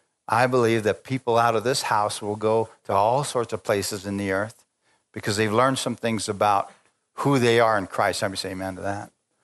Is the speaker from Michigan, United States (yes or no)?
no; Bisbee, Arizona, United States; I'm a Mexican from Bisbee. I say that a lot. Yeah, praise God. I'm a Mexican from Bisbee.